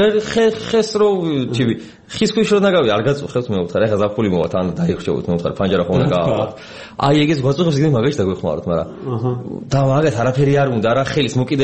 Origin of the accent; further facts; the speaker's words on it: Tbilisi, Georgia; born there; თბილისი ჩემია, აქ დაბადებული ვარ